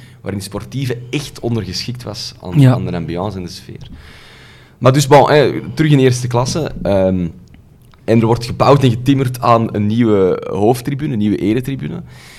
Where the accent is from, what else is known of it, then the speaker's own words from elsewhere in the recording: Edegem, Flanders, Belgium; Ja, klopt, want ik ben van Edegem, maar ik ben wel geboren in Sint-Augustinus. En dat in Wilrijk, tot nader orde.